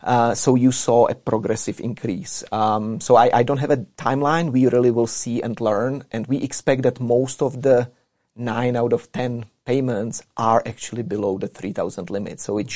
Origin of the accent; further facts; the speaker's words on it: Canada; I came from Canada, so the Western world